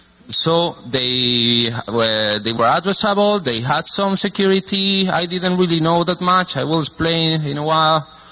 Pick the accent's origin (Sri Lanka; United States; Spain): Spain; Cadiz, Andalusia; I'm from Cadiz, and all that stuff, I'm not gonna talk again.